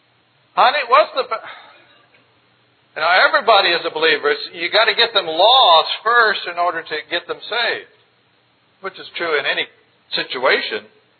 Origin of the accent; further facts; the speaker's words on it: the South, United States; I had never had that happen in the South. I grew up in the South, and there everybody's a believer.